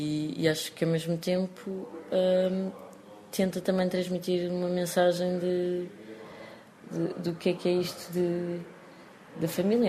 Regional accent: Vila Franca de Xira, Lisbon, Portugal; mostra a minha terra, mostra uma parte da minha terra que é junto ao Rio Tejo, que é uma zona que eu acho absolutamente incrível e que é linda

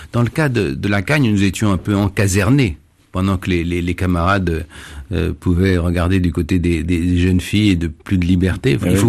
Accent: Grenoble, Auvergne-Rhône-Alpes, France; born there; je suis né à Grenoble, soit en Franche-Comté, puisque mes ancêtres étaient paysans dans le département de la Haute-Saône, et que mon grand-père avait une maison dans le village que j'aime beaucoup, de Rio

